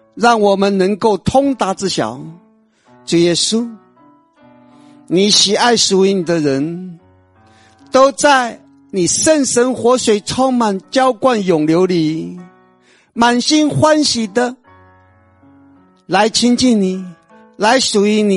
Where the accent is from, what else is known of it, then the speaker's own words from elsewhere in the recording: Taiwan; moved away; 我虽然不住在台湾，可是我关心台湾，这是我出生的地方，这是我长大的地方，这是我的故乡，我关心。那么就是因为我在这里长大